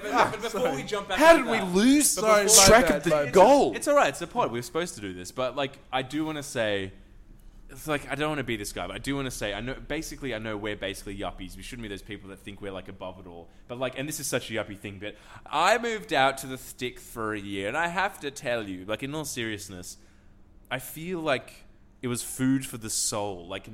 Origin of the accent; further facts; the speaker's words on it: Australia; They were feeding me food, and I was like, I'm Australian. I'm not homeless.